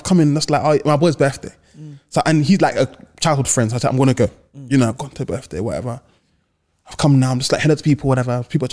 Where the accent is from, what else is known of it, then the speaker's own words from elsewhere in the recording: Edmonton, London, United Kingdom; No, I'm from Edmonton. I'm from the nine.